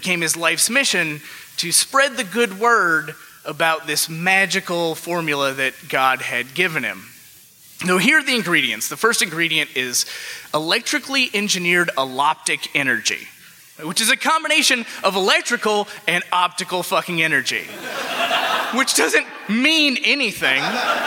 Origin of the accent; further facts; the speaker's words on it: Alabama, United States; now in Chicago, United States; But since I moved to Chicago from Alabama, I have been in the occasionally and often unenviable position of defending the great people of my home state.